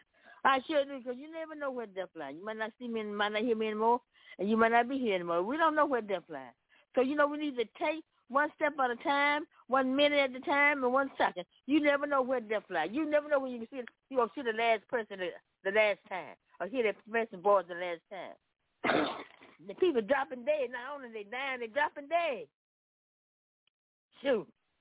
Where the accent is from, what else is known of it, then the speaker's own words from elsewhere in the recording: Memphis, Tennessee, United States; And see the Prosperity Broadcast. I'm from Memphis, Tennessee.